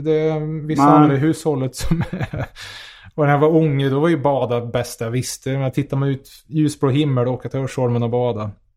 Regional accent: Karlstad, Värmland, Sweden; jag är från Karlstad där, då är det ju mer storstadskomplex. Eller, nu är det ju skor en förort till Karlstad, men alla tänker om Värmland och den skogen och naturen.

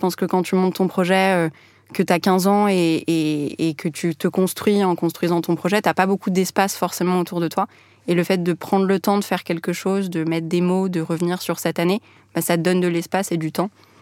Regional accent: Beirut, Beirut Governorate, Lebanon; now in France; Enfin, moi, je suis née à Beyrouth et j'ai grandi un peu là-bas. Puis il y a eu la guerre en 2006 qui a fait qu'on est arrivé en France.

